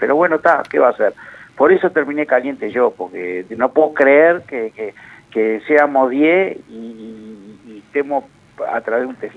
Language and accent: Spanish; Uruguay; Eso somos los uruguayos, somos así.